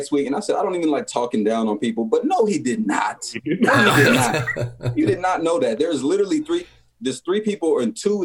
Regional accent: East Palo Alto, California, United States; I'm from East Palo Alto.

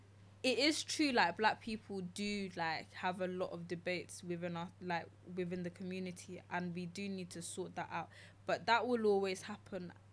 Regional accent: Gambia; now in United Kingdom; because I know where my ancestors are from. Like I'm from Gambia.

